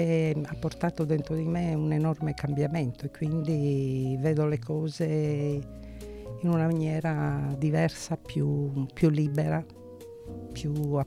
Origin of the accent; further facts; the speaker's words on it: Ballao, Sardinia, Italy; born there; Io sono nata a Ballao